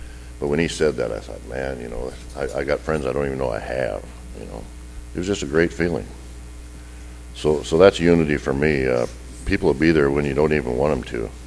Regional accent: Montana, United States; I was born and raised in Redneck, Montana, and I thought unity was my drinking buddies back there

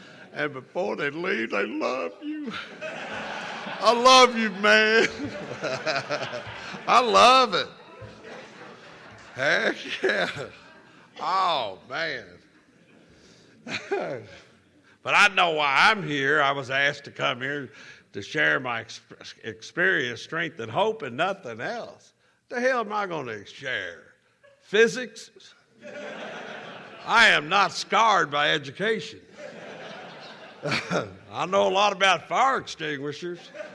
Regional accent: Kentucky, United States; And I'm from Kentucky. So I'm happy, man.

